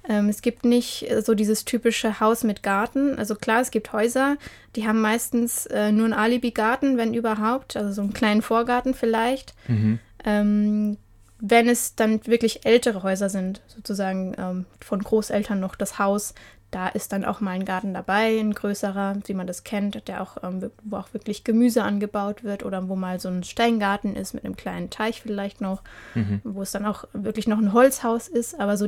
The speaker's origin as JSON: {"language": "German", "country": "Germany", "said": "wenn man so als Deutsche wie ich das gewohnt ist, in einer Stadt aufzuwachsen, also meine Heimatstadt war auch relativ grün."}